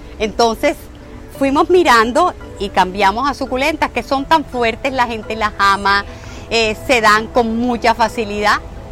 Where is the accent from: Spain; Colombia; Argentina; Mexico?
Colombia; moved away as an adult; yo, mi esposo y yo somos colombianos. Nos vinimos de Colombia porque había una situación de mucha inseguridad.